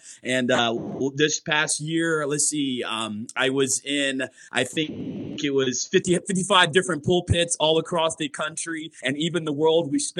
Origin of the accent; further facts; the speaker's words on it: North Carolina, United States; I am from North Carolina and I have the opportunity to travel out from there.